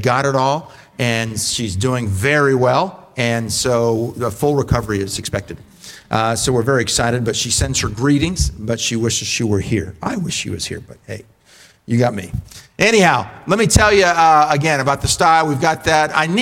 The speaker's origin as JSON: {"language": "English", "town": "Richmond", "region": "Virginia", "country": "United States", "said": "They live, I'm from Richmond, Virginia."}